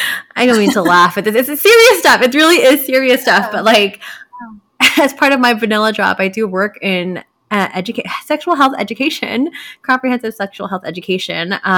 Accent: Vancouver, British Columbia, Canada; And I'm from Vancouver, which is pretty damn liberal.

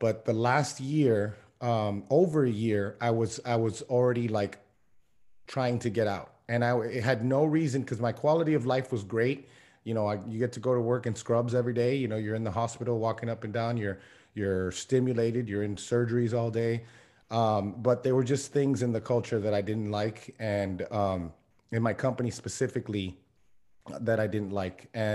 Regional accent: Miami, Florida, United States; Yeah, I mean, I grew up in Miami. I've always been into sports, athletics, nutrition, all that stuff.

